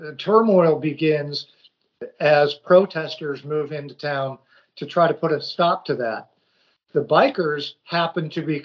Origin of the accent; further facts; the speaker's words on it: San Juan Capistrano, California, United States; I grew up in San Juan Capistrano, mm-hmm. where the swallows come back every year.